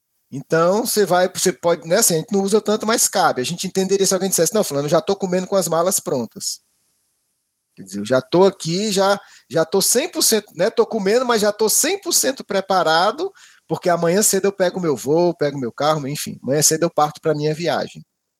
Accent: Ceará, Brazil; Eu sou do Ceará, a gente gosta de carneiro

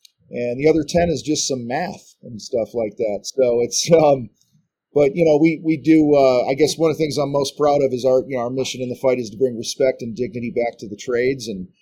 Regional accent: Chicago, Illinois, United States; And, you know, I grew up outside of Chicago in a contractor family with a dad who was a tile guy and an uncle who was a painter, grandfather who was a painter

